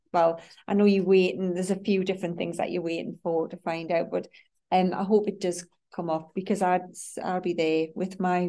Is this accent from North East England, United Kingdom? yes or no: yes; North East England, United Kingdom; being born and bred in the Northeast, I've obviously got more interested in that, to find out a little bit more about our local heritage